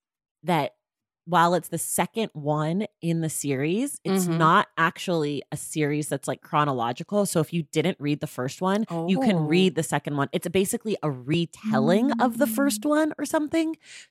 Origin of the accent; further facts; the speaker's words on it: Oakland, California, United States; And I'm from Oakland, so I've been familiar with the story.